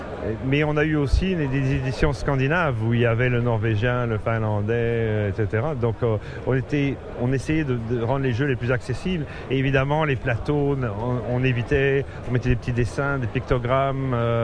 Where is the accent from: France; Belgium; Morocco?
Belgium; now in Canada; je suis belge, vivant au Canada depuis 15 ans et peut-être sans doute un des plus anciens belges à venir ici